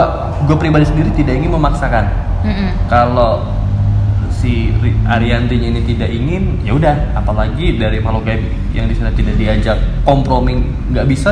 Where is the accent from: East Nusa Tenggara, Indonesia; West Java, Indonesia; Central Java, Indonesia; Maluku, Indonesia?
West Java, Indonesia; Cirebon; jujur gue sebagai orang Cirebon dari 91 juga